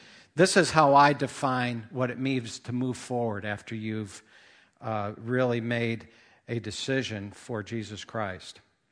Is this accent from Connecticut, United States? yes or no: yes; Danbury, Connecticut, United States; I'm from Danbury.